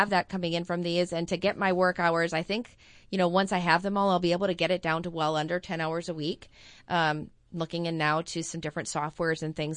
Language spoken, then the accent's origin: English; Wisconsin, United States; I mean, I'm from Wisconsin